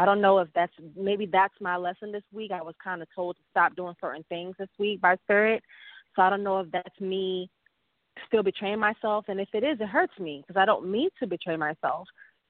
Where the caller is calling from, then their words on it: Atlanta, Georgia, United States; I am in Atlanta, Patsy.